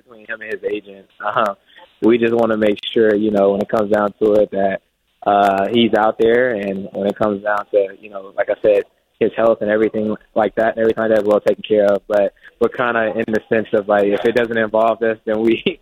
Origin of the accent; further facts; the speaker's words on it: Louisiana, United States; born there; I was born in Louisiana, so we always talked about that part.